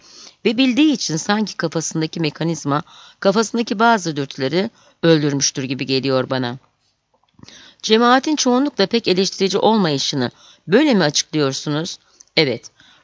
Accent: Istanbul, Turkey; Ben çok bariz bir şekilde Türkiye geneline benzemeyen bir çevrede yetiştim. Nişantaşı'nda doğdum, büyüdüm. Şişli Terakki'den sonra Robert Kolej'de okudum. Yahudilerle birlikte büyüdüm.

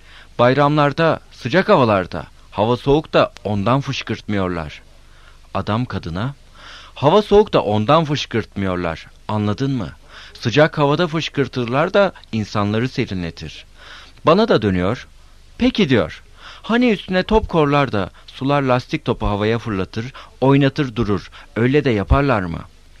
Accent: Lüleburgaz, Kırklareli, Turkey; Biz Lüleburgazlıyız. Ben geldim birkaç defa İstanbul'a. Bu gelmemişti.

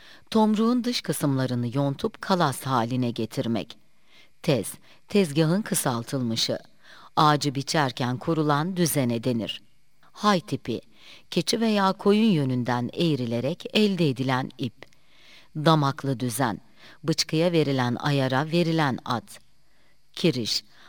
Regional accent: Günlükbaşı, Muğla, Turkey; born there; Ben 1951 yılında günlük başında doğdum.

